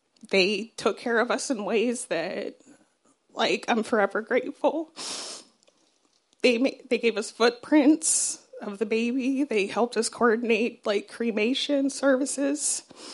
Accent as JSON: {"language": "English", "region": "Arizona", "country": "United States", "tie": "born or raised there", "said": "Like, my husband grew up in Baltimore. I grew up in Southern Arizona."}